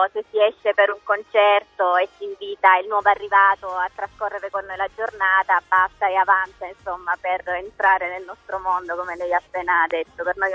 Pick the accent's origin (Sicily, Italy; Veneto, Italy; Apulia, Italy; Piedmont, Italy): Apulia, Italy; In provincia di Lecce, ci siamo Salentini Doc.